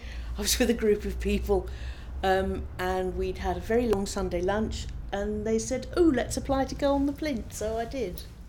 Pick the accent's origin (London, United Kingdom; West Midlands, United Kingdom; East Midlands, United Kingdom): London, United Kingdom; I am 53 and I come from Highgate, North London.